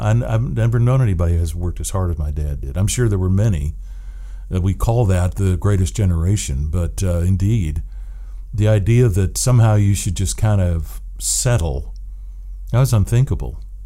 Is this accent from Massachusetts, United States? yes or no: no; Lake Forest Park, Washington, United States; Because I still have friends from high school that I grew up with in Lake Forest Park, and they share this same sort of sense of community.